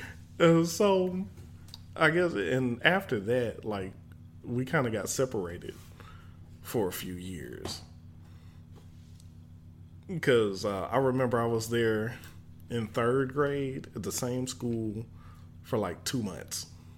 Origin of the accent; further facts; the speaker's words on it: Birmingham, Alabama, United States; I'm from Birmingham, Alabama also. And I was living in Ensley at the time